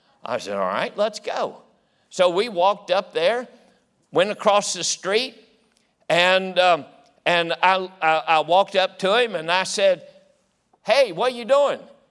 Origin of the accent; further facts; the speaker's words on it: West Virginia, United States; You see, I was from West Virginia. We didn't get out much.